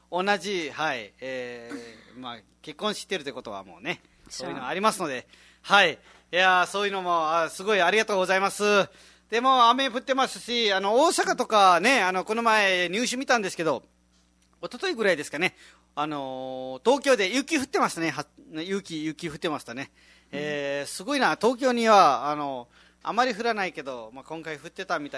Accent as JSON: {"language": "Japanese", "town": "Dang", "region": "Lumbini Province", "country": "Nepal", "second_language": "Japanese", "said": "はい、ネパールのダング出身です。"}